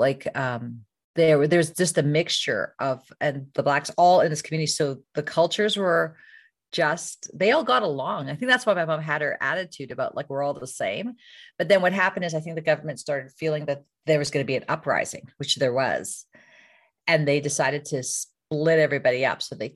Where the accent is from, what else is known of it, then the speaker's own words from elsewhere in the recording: Canada; because I was growing up in Canada